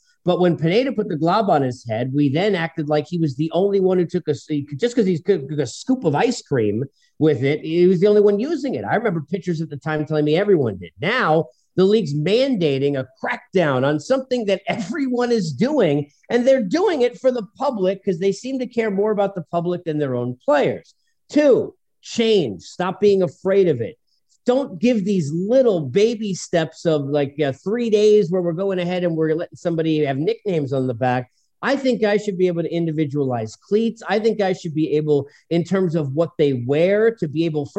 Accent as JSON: {"language": "English", "region": "New York", "country": "United States", "said": "I'm a New Yorker with no patience still, even though I live in the South now for years."}